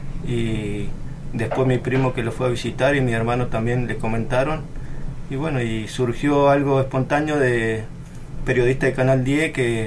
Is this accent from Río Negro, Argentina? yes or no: yes; Río Negro, Argentina; yo soy nacido y criado en el paraje de Colanconué, un pueblo que se ubica en el Río Negro, sobre la ruta 23. Así que yo me crié en ese lugar. Mis papás también se han nacido y criado en ese lugar